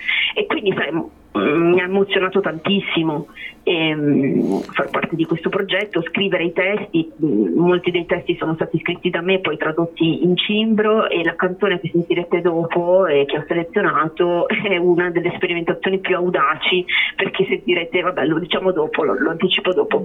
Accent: Veneto, Italy; io in quanto veneta e di Rimpettaia

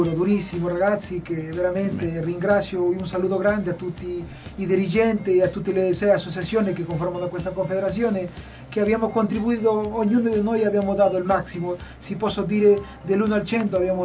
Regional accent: Peru; now in Umbria, Italy; vengo proveniente del Sud America, del Perù.

